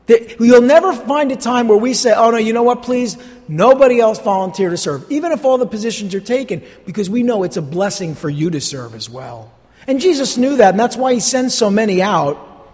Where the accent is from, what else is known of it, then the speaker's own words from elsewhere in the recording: New Jersey, United States; I was very fortunate growing up in New Jersey to spend my summers in Sussex County in the 70s.